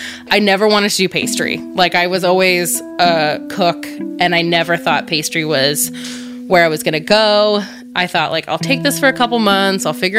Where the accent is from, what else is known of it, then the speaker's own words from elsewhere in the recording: Richmond, Virginia, United States; also born or lived in New Jersey; I was born in New Jersey, but I grew up in Richmond, Virginia.